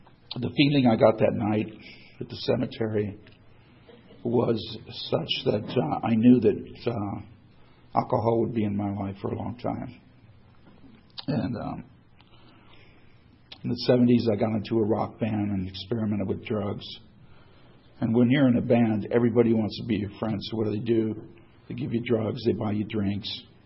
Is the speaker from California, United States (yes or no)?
yes; San Diego, California, United States; I grew up right here in San Diego